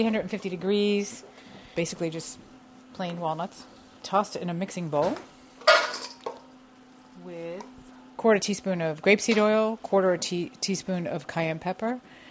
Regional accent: Boston, Massachusetts, United States; I grew up in South Boston, the Mary Ellen McCormick Housing Project.

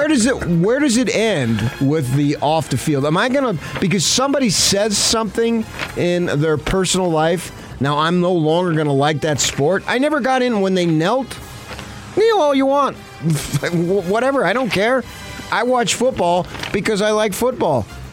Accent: Arizona, United States; particularly growing up in Arizona in my teen years, and to see how much that meant to the economy.

